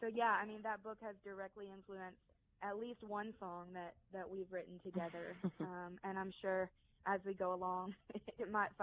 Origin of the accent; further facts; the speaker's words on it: Alabama, United States; I do feel that just like the aspects of being a Southerner and living in rural Alabama